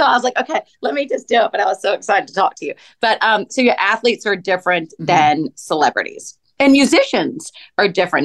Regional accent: Atlanta, Georgia, United States; I'm from Atlanta.

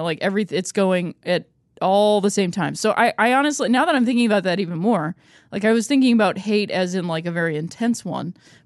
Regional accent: Akron, Ohio, United States; So I grew up in Akron, Ohio, and a mm-hmm. Single mom, also lived with my grandparents.

